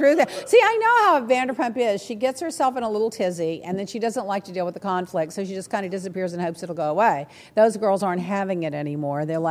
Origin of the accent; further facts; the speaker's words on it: Texas, United States; Of course, I'm from Texas, so I'm rooting for them.